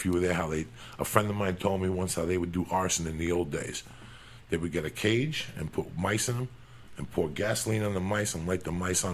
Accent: Cuba; now in United States; I grew up on ADHD for a while when I came from Cuba, and we would kill rats.

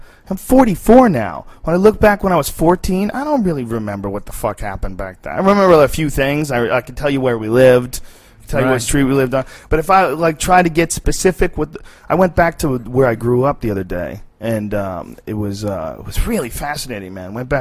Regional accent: Boston, Massachusetts, United States; born or raised there

